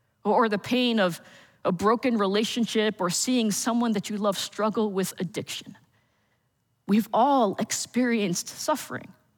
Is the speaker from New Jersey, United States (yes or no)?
yes; New Jersey, United States; I'm originally from New Jersey. All of my family is still there.